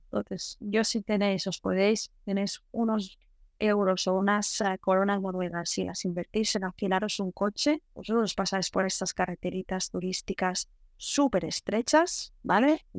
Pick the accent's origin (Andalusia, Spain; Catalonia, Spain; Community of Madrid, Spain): Catalonia, Spain; Lleida; now in Norway; Yo soy nacida y crecida en Cataluña, en Lleida, pero mi padre es alemán, o era alemán, él murió ahora hace 12 años. Entonces, yo soy muy mediterránea, pero tengo esta parte un poco más alemana, un poco más nórdica.